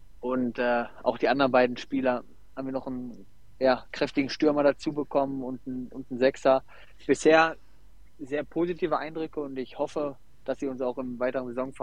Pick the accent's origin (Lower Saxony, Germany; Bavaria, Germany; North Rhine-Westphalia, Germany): North Rhine-Westphalia, Germany; Essen; Ich komme aus Essen und habe dann eigentlich bei meinem Heimatverein um die Ecke angefangen